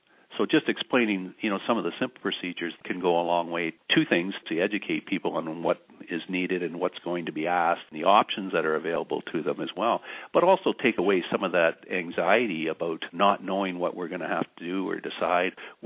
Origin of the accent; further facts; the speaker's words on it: Guelph, Ontario, Canada; I worked at a funeral home in Kitchener for 5 years. And then when I started here in 85, of course, growing up in Guelph, I knew a lot of the people coming through the door.